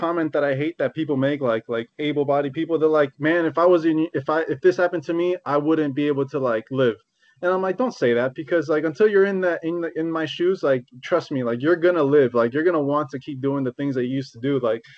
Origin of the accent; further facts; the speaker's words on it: West Palm Beach, Florida, United States; I'm Cuban. I don't really look at that much, but I'm Cuban-American. I was born here. I grew up in West Palm Beach. I went back to Miami